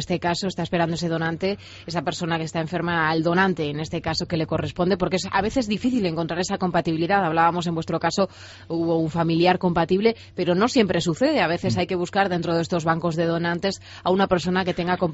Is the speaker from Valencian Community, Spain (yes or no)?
no; Extremadura, Spain; sentirnos orgullosos como extremeños ahora que se acerca el Día de Extremadura